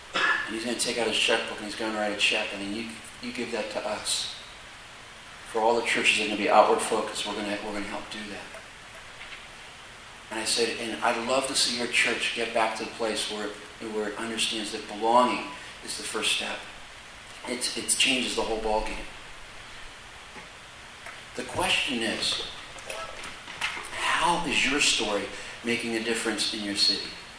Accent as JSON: {"language": "English", "region": "New Jersey", "country": "United States", "lives_now": "Tampa, United States", "said": "And I said, I'm from New Jersey."}